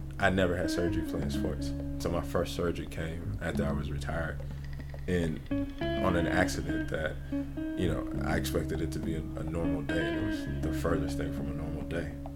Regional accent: Charlotte, North Carolina, United States; It's a lot of love. It's a lot of pride. It wasn't as transient. So people from Charlotte were actually from Charlotte, not like Atlanta where you got people from all over the place.

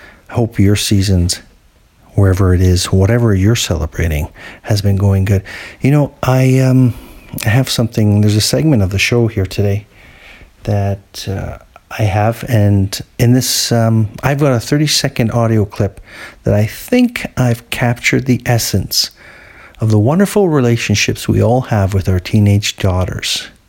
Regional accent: Canada; as a Canadian

